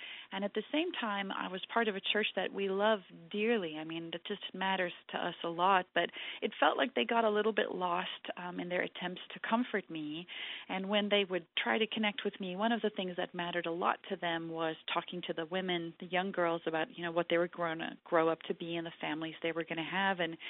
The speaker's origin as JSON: {"language": "English", "country": "South Africa", "tie": "born or raised there", "said": "I was a 16-year-old gangly teenager growing up in South Africa"}